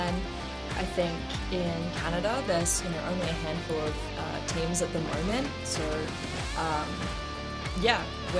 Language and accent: English; Australia; And I am originally from Australia, you might be able to tell by my accent. And I learned to sail when I was a kid.